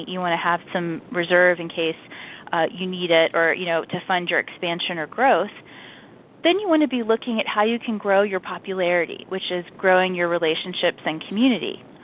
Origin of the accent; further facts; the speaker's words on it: East Coast, United States; Like, I grew up on the East Coast, and I live there now